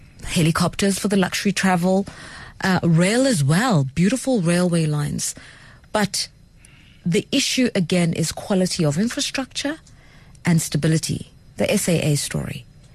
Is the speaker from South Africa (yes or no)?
yes; South Africa; I've experienced as a South African.